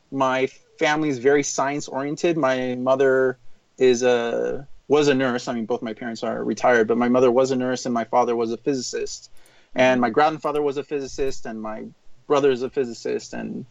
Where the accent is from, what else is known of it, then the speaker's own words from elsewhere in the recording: Burbank, California, United States; I grew up kind of in between the border between Burbank and North Hollywood.